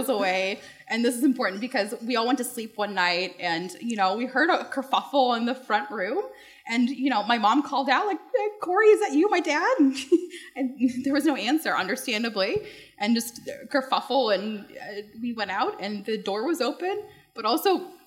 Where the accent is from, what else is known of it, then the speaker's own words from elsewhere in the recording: California, United States; I'm from California, so I have many crimes.